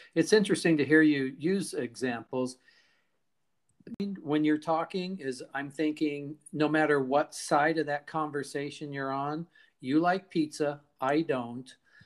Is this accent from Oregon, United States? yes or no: yes; Portland, Oregon, United States; I'm from Portland, Oregon, and so are you.